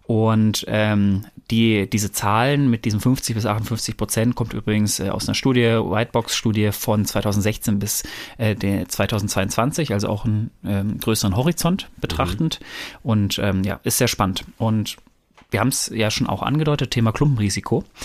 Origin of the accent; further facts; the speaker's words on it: North Rhine-Westphalia, Germany; Ich komme ja ursprünglich aus dem Pott